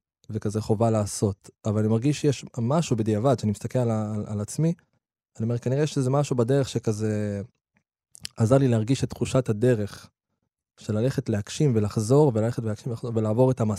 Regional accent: Afula, Northern District, Israel; also born or lived in Nazareth Illit; נולדתי בנצרת עילית, ועברנו להפעולה, בכזה בחטיבה

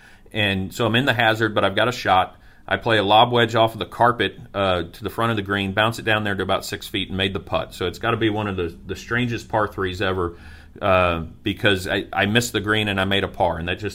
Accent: Niceville, Florida, United States; Well, you don't leave out my hometown of Niceville.

